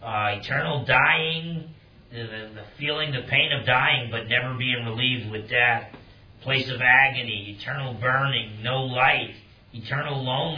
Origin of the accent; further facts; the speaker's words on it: New Jersey, United States; I remember I used to get in fist fights growing up in New Jersey when I was 4 or 5 years old